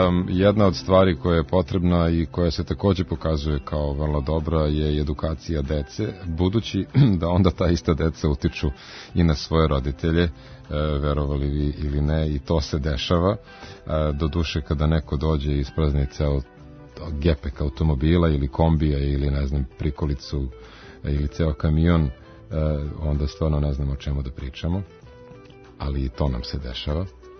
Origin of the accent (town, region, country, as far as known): Serbia